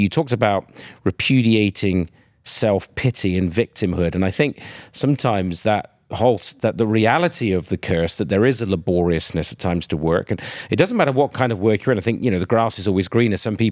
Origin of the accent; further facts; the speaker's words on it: United Kingdom; In the 19th century, you know, my home country, Britain, incredibly wealthy, incredibly prosperous